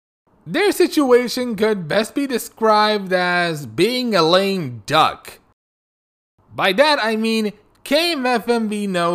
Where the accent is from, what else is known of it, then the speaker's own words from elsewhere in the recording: California, United States; a similar thing occurred to my hometown TV stations in the Imperial Valley.